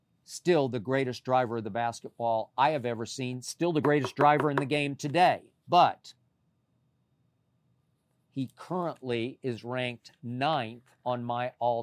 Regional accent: Oklahoma City, Oklahoma, United States; I also was intrigued by Nicole because I'm from Oklahoma City.

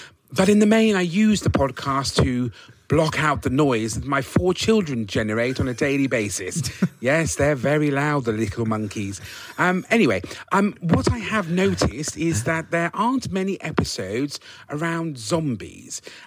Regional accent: United Kingdom; No, I'm not Australian. I'm actually from the UK.

